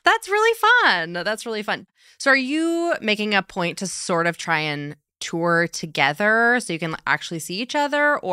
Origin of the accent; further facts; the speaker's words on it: Chicago, Illinois, United States; I'm from Chicago, so there's a lot going on St. Patty's Day usually there.